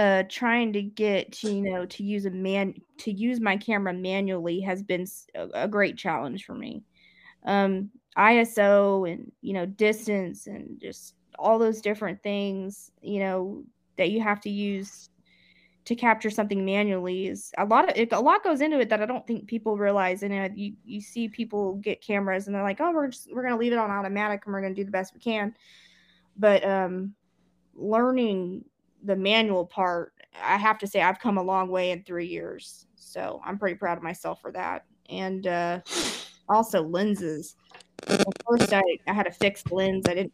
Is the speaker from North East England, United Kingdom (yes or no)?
no; Scotland, United Kingdom; because I'm Scottish and I'm very into my heritage